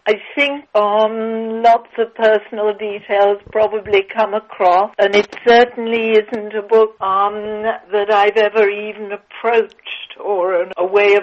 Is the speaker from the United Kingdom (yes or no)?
yes; England, United Kingdom; I said, "Oh, no, I don't think I could. I'm too English. I can't write about myself."